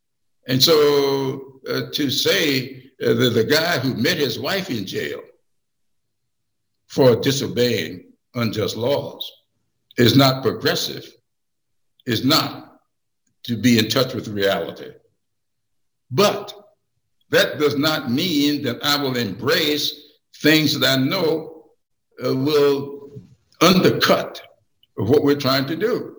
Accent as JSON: {"language": "English", "region": "the South", "country": "United States", "tie": "born or raised there", "said": "I grew up in the South. I grew up having to really not share a sidewalk with a white person."}